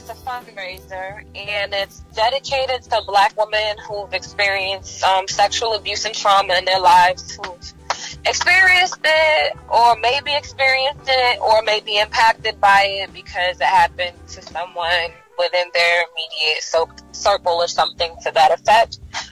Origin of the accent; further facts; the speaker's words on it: Far Rockaway, New York, United States; I'm from Queens, New York. Far Rockaway.